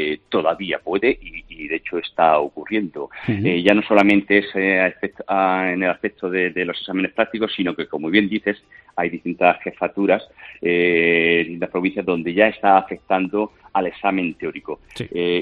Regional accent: Murcia, Region of Murcia, Spain; yo soy de Murcia, en Murcia ahora con el tema de educación

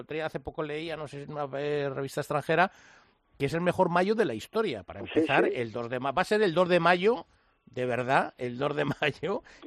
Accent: Sestao, Basque Country, Spain; Yo tuve la oportunidad de verle jugar, fíjate, en un partido de Copa en mi pueblo, en las Llanas contra el Sestao.

